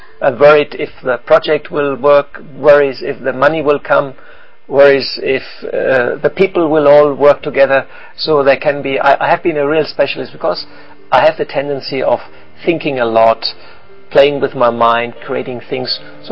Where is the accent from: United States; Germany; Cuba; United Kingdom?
Germany; I come from Germany, which you grow up with being a careful person.